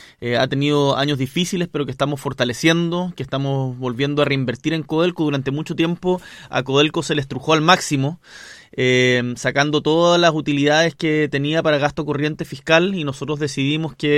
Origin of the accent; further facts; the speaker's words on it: Magallanes, Chile; now in O'Higgins, Chile; Como buen magallánico, tengo que decirle que en Magallanes no hay